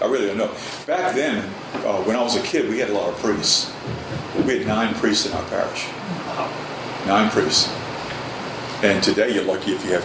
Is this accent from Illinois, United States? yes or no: no; New Orleans, Louisiana, United States; If you look at a big city, like I was raised in New Orleans, you couldn't go 5 blocks without running into a Catholic church somewhere, you know.